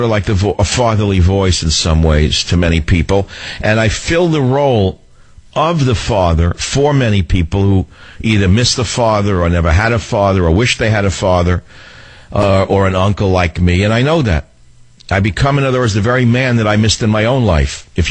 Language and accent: English; San Francisco, California, United States; you're the next up in this third hour on the Savage Nation in my hometown of San Francisco.